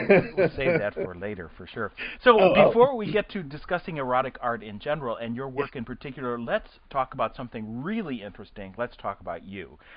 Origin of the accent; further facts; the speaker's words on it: Chicago, Illinois, United States; My hometown, don't you know?